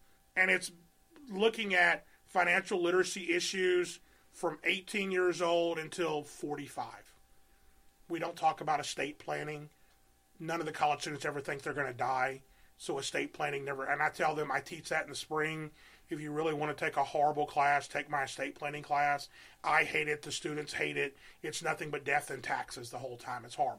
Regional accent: Mississippi, United States; I came from Mississippi in college.

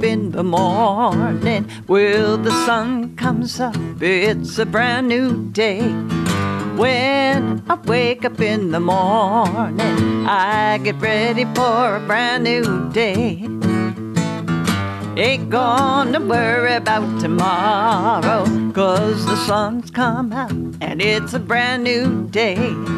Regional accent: Washington, United States; also born or lived in Colorado; I was living in Colorado. I grew up in Washington State.

